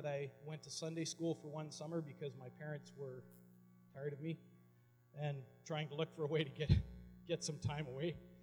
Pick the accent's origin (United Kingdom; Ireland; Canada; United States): Canada; Prince George, British Columbia; So, not too many people will say that they were born and raised in Prince George, but I was. Spent all of my childhood growing up in the rather lower end of the city.